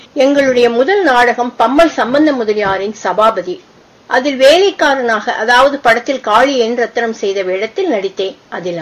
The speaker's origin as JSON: {"language": "Tamil", "town": "Parvathipuram", "region": "Tamil Nadu", "country": "India", "tie": "born or raised there", "said": "பார்வதிபுரம் என்னுடைய சொந்த ஊர், நாகர்கோவில் அருகே உள்ளது. ஆகஸ்ட் 24, 1937 நான் பிறந்தேன்."}